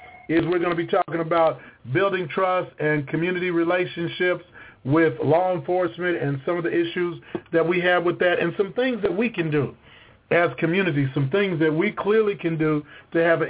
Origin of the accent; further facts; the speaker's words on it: Kansas City, Missouri, United States; Matter of fact, I'm from Kansas City, Missouri, and big ups to everybody from KC.